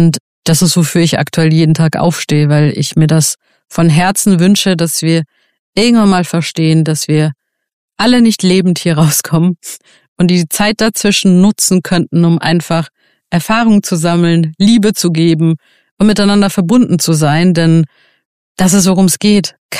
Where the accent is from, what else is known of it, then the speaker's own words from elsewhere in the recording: Iran; Und jetzt komme ich auch aus dem Iran, also Frauenrechte nicht existent.